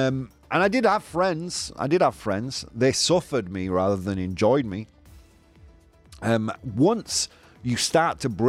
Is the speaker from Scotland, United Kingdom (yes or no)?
no; Yorkshire and the Humber, United Kingdom; Look, I'm quite direct. I'm from Yorkshire. It's in our blood.